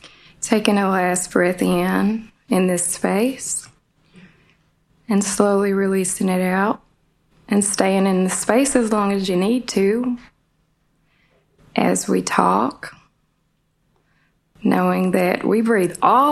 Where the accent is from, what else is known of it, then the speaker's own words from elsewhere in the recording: Humboldt, Tennessee, United States; it's a very odd time that I brought my awareness to my breath was when I moved to Memphis from Humboldt, Tennessee.